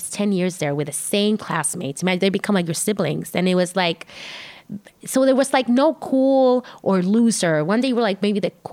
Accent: Tijuana, Baja California, Mexico; I grew up in Tijuana. But in Tijuana is like a big town, but becomes a small town

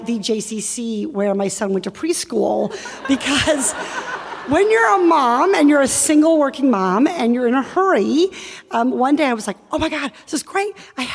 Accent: Iowa, United States; So I grew up in Iowa. I was a little clueless about Jewish culture.

